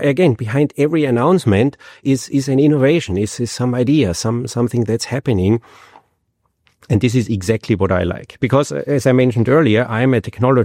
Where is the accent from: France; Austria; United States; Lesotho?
Austria; English is a second language; I mean, I grew up in Austria. Yeah? My way of using the English language is different than your way of using the English language.